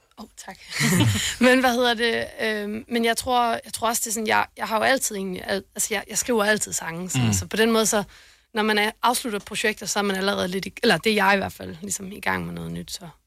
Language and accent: Danish; Region of Southern Denmark, Denmark; da jeg var hjemme på Fyn